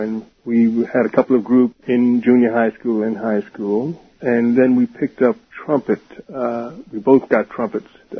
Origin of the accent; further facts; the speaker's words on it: New York City, New York, United States; We grew up in the Lincoln Projects, which were brand new at the time, at 135th and Madison.